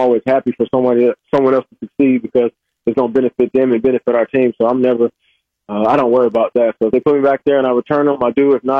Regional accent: Illinois, United States; when I grew up in Illinois and then when I went to California

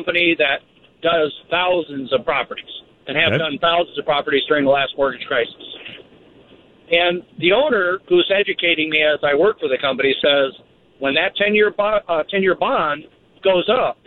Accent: Cleveland, Ohio, United States; now in California, United States; I mean, I grew up in the in Cleveland

